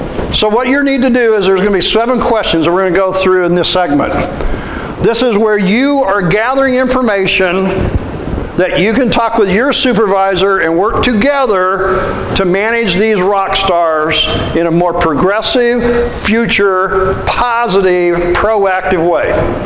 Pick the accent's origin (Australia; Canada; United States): United States; Midwest; I'm from the Midwest. We're kind of plain folk.